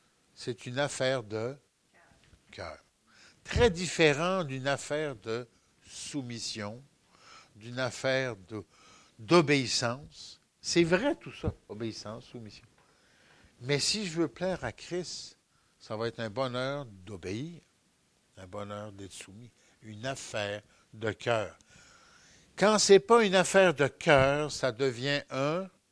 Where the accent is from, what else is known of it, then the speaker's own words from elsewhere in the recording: France; born there; quand j'étais tout petit, vu que je suis né en France